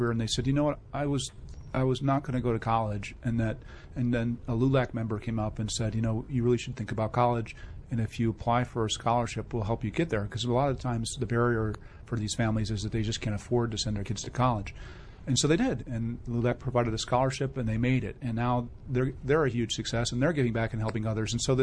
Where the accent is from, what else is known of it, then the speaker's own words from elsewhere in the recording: Albany, New York, United States; also born or lived in Iowa; I'm originally from upstate New York, Albany, New York area. Lived there almost all my life, except for about 5 years I lived in Iowa.